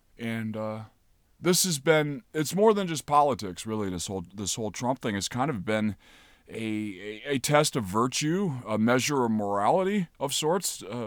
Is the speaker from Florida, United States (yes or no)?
no; Chicago, Illinois, United States; I'm from Chicago. I have ties there